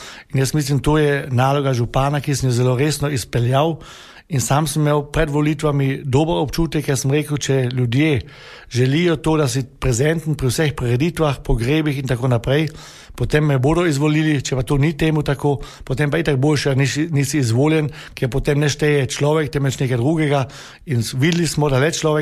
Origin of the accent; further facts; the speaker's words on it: Trögern, Carinthia, Austria; Jaz prihajam iz Kort, to je bliže Jezerskemu kot Železni kapli